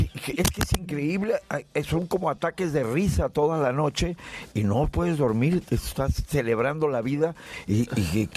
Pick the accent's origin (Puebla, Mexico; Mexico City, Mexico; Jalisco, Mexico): Mexico City, Mexico; Yo vengo de la Ciudad de México, del Hollywood de Latinoamérica